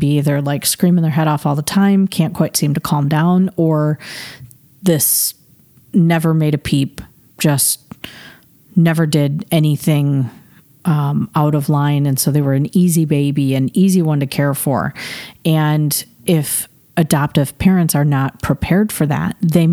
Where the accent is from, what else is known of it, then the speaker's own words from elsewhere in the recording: Michigan, United States; I grew up outside of Grand Rapids, Michigan.